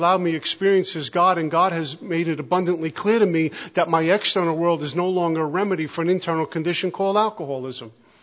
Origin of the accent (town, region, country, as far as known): Brooklyn, New York, United States; born or raised there